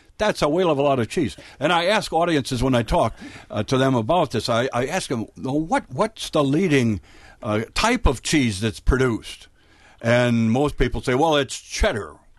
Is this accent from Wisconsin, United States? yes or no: yes; Wild Rose, Wisconsin, United States; at the Patterson Memorial Library in Wild Rose, my hometown, talking about Wisconsin agriculture.